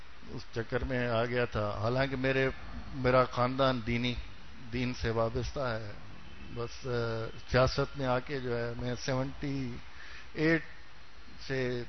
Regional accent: Shikarpur, Sindh, Pakistan; now in Karachi, Pakistan; میں ویسے اصل شکارپور کا رہنے والا ہوں، کراچی میں ڈیوٹی کرتا ہوں.

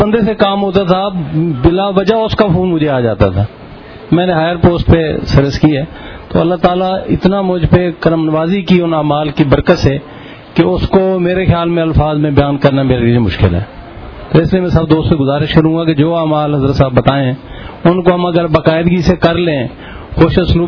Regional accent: Mailsi, Punjab, Pakistan; میرا تعلق میلسی سے ہے. … اور میرا تعلق میلسی سے ہے.

